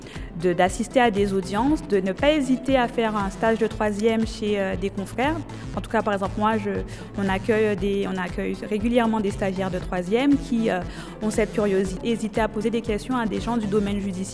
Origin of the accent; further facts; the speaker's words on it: Grand-Bourg, Guadeloupe; moved away as an adult; Alors j'ai commencé, j'étais au collège à Grandbourg, hein.